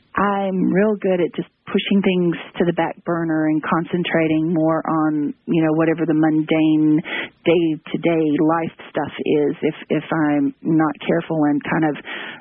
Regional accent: Tennessee, United States; born there; accent: southern; now in Texas, United States; I was born in Tennessee and now I'm in Texas, so I'm afraid can't escape the southern accent.

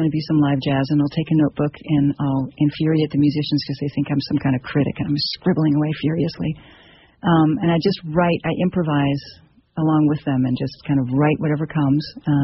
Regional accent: San Francisco, California, United States; now in Davis, United States; when I was growing up in San Francisco, mm-hmm. my mom and my stepfather and my stepsister, we used to take little trips up to this, you know, up to Tahoe

